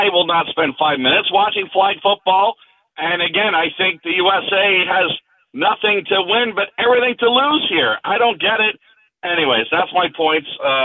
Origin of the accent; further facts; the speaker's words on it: Canada; and I'm Canadian, of course